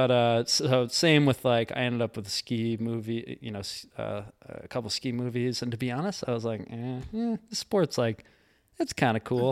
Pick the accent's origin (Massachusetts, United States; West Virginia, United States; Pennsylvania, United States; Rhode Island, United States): Rhode Island, United States; Block Island; I grew up on Block Island, Rhode Island, which is like this island 15 miles or 14 miles, I think it actually is, off the coast of Rhode Island